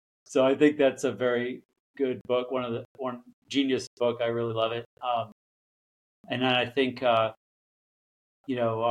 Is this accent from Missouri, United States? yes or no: no; Alaska, United States; like I said, I grew up in Alaska, pretty isolated.